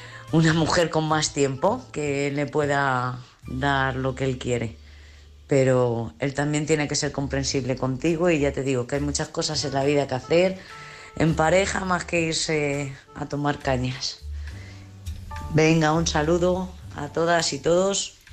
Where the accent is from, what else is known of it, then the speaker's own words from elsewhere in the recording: Lanzarote, Canary Islands, Spain; de Lanzarote